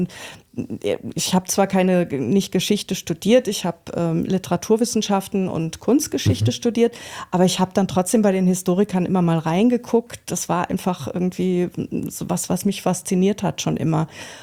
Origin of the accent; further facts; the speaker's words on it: North Sea coast, Germany; now in Frankfurt, Germany; ich bin ja keine Frankfurterin, ich komme ja von der Nordsee und als ich nach Frankfurt kam 1987